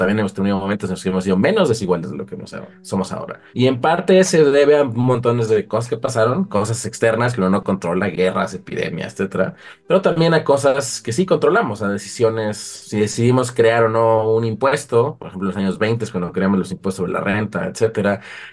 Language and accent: Spanish; Mexico; also born or lived in Sweden; Y la de México como mexicano, pues es también, como domina ahí claramente entre mis trabajos.